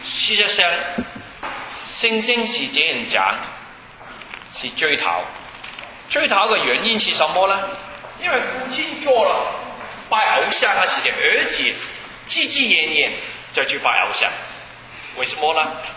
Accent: Hong Kong; born there; 我是出生在香港，所以呢，我不知道当时你们是想什么东西。香港是没有这些东西。

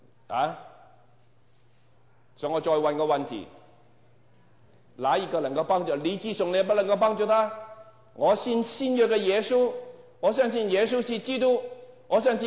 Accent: Guangdong, China; 我是广东人啦

